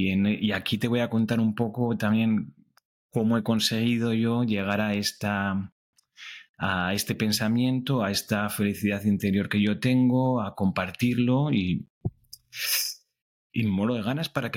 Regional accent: Vancouver, British Columbia, Canada; me trasladaron a Vancouver, que es de donde yo soy.

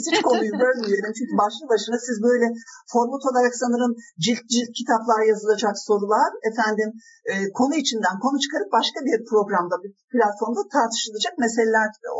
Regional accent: Malatya, Turkey; ben Malatyalıyım diye söylemiştik ya demin

